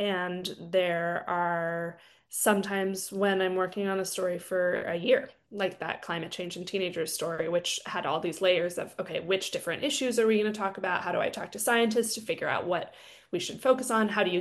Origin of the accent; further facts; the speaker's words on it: California, United States; I grew up in Northern California, and being in eucalyptus and redwood trees really reminds me of kind of it just feels really calming and grounding to me.